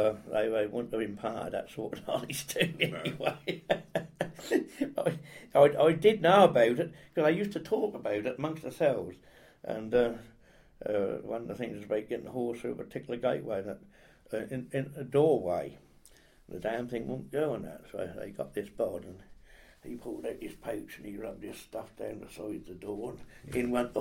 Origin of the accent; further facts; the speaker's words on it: Cambridge, East of England, United Kingdom; Yeah, yeah. I was from Cambridge, you know, and I don't talk about it too much.